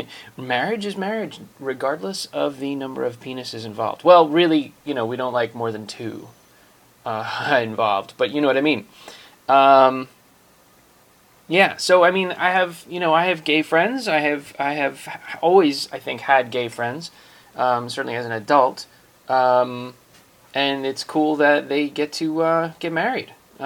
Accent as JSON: {"language": "English", "region": "New York", "country": "United States", "tie": "born there", "said": "I was born in New York, not New York City, but New York State, just actually about 20 minutes north of here, where I live now."}